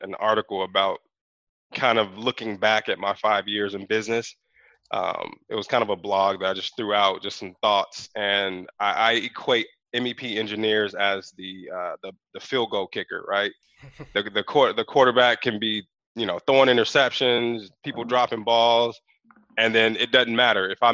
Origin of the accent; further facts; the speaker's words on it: Chicago, Illinois, United States; I just told my wife when I came from Chicago and visited Moreno Valley years ago when I was a kid